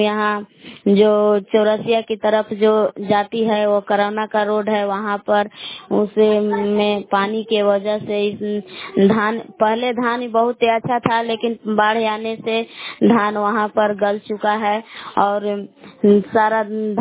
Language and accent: Hindi; Bilaw, Bihar, India; मैं ग्राम बिलाव जिला कैमूर भभुआ के निवासी हूँ।